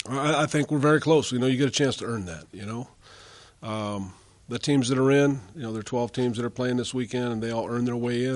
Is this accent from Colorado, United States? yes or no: no; Hayward, California, United States; I grew up in Hayward. I'm back home. I love the fact that I'm back home